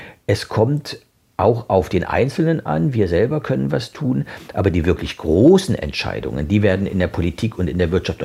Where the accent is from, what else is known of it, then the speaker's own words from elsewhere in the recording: East Germany, Germany; Ich komme aus Ostdeutschland, da ist in den letzten 30, 35 Jahren seit der Wende das ganze Leben, also alles hat sich verändert.